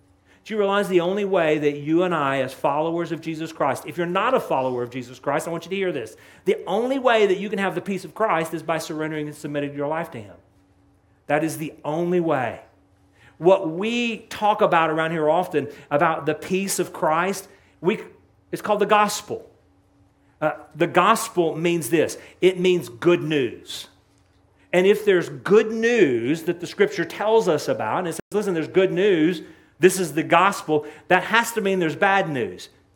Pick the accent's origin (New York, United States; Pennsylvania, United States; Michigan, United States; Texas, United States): Texas, United States; I remember growing up in Texas, Thanksgiving always revolved around a television and the Dallas Cowboys and the St. Louis Cardinals.